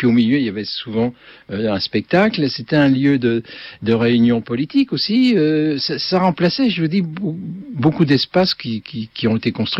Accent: Châlons-en-Champagne, Grand Est, France; parce que je venais de Chalon-sur-Marne

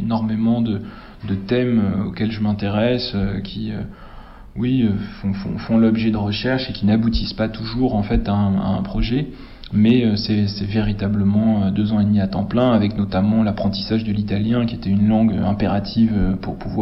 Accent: Provence-Alpes-Côte d'Azur, France; J'ai connu le coulis de tomate de ma grand-mère, j'ai grandi en Provence

